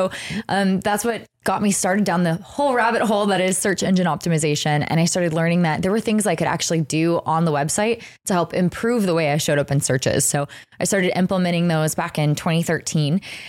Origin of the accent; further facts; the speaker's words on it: Texas, United States; now in Bellingham, United States; I live in Bellingham, Washington. I'm originally from Texas, actually